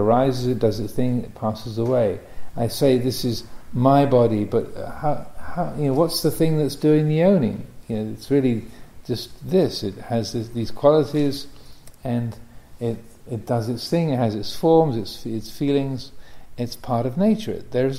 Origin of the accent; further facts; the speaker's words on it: England, United Kingdom; born there; I was born in England, so I started out being British. Then I got American citizenship a few years ago. So now I'm American as well. So I have two nationalities.